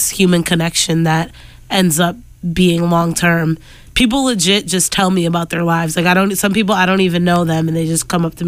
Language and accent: English; Springfield, United States; But I'm from Springfield. I was an only child for 10 years. I'm the oldest of 5 now